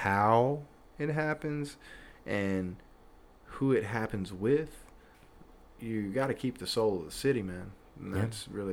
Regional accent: Houston, Texas, United States; I'm from Houston, man. I love me some Stros, some Rockets, some Texans.

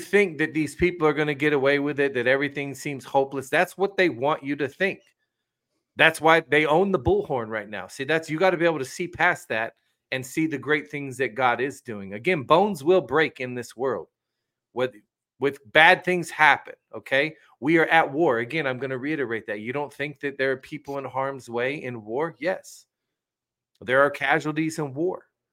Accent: West Virginia, United States; Bro, I went to West Virginia last weekend. I love my home state, man.

